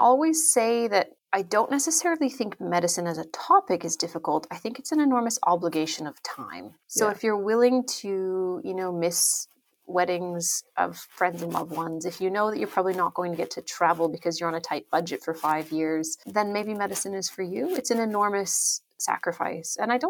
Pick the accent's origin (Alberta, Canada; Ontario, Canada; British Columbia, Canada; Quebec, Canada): Alberta, Canada; now in Australia; I'm from Alberta, northern Alberta. It's really famous for nothing.